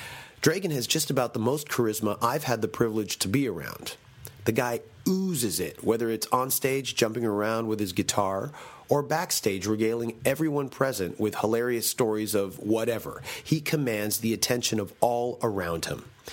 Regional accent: Toronto, Ontario, Canada; Toronto is my hometown.

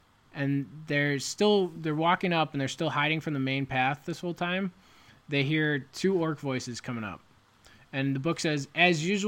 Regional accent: Chicago, Illinois, United States; Ones I grew up with in Chicago get a pass, purely because I grew up with them.

